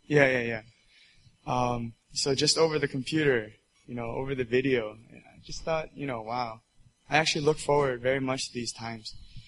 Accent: New Brunswick, New Jersey, United States; I'm from Rutgers, New Jersey, in New Brunswick.

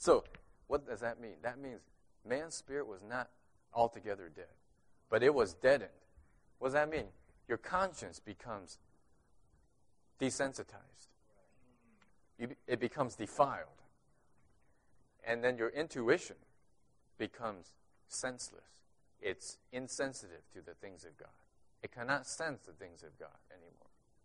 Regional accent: Champaign, Illinois, United States; I'm from Champaign, right here.

